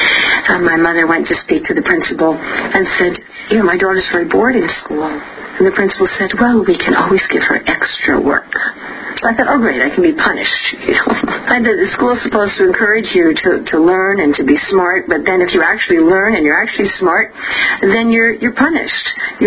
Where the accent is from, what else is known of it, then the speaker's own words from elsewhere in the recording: New York City, New York, United States; when I was growing up in New York City, I was in what was called an experimental school.